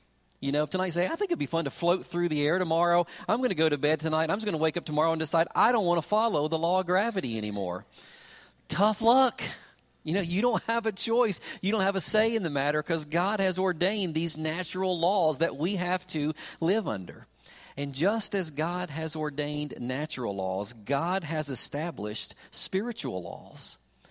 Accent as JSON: {"language": "English", "region": "Kentucky", "country": "United States", "tie": "born or raised there", "said": "two tornadoes that touched down in the state of Kentucky, my home state, and both of those tornadoes were close to where our parents lived."}